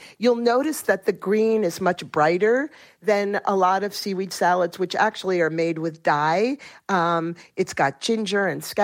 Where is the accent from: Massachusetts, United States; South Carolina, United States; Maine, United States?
Maine, United States; But there is a company right here in my home state of Maine called Atlantic Sea Farms.